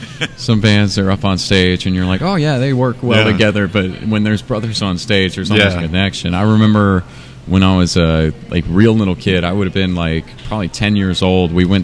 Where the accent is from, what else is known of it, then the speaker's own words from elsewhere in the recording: Bowling Green, Ohio, United States; also born or lived in Cincinnati, Ohio; I was born in Cincinnati, Ohio, but like my family, like I always tell people because they, first off, I don't really speak like I'm from Bowling Green. I've been living here since I was seven